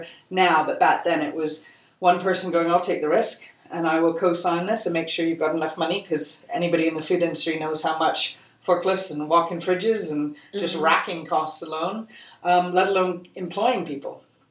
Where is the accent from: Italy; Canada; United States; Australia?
Canada; I'm Canadian, just saying.